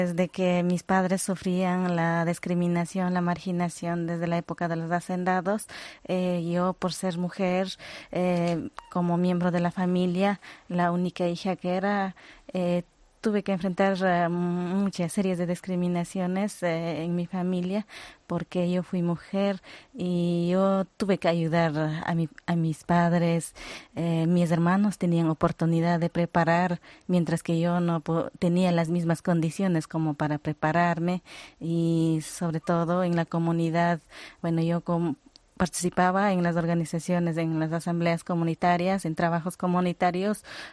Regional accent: Palmira, Chimborazo, Ecuador; vengo de Ecuador, de la provincia de Chimborazo, de la parroquia de Palmira, antes conocido como Desierto de Palmira.

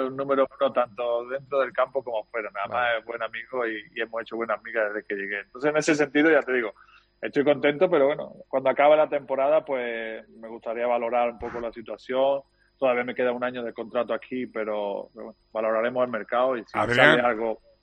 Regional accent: Andalusia, Spain; accent: Andalusian; Si te hablo en inglés, se me nota el acento andaluz.

